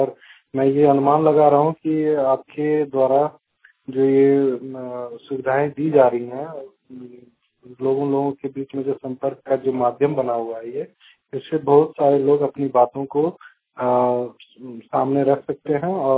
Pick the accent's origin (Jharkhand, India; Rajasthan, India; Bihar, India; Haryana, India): Jharkhand, India; Babhani; मेरा प्रखंड धनवार है और मेरा गांव बभनी है।